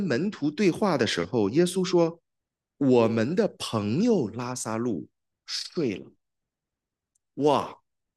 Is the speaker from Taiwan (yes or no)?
no; China; 我们中国人讲啊，人命关天，是不是？